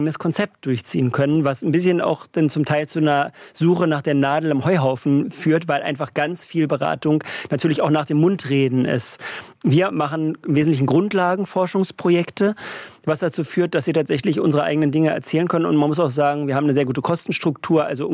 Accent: Berlin, Germany; born there; now in Leipzig, Germany; Ich komme selber gebürtig aus Berlin, wohne seit 22 Jahren in Leipzig

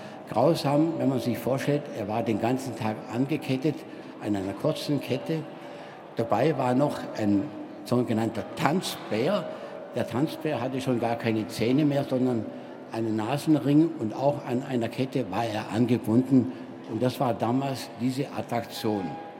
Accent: Baden-Württemberg, Germany; Ich komme ja aus dem Schwarzwald, das war genau aus Villingen.

